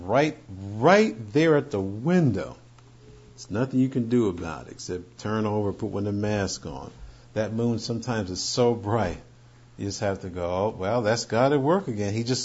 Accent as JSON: {"language": "English", "region": "New York", "country": "United States", "tie": "born or raised there", "said": "When I grew up in New York, you could see it. Winter, spring, summer, and fall."}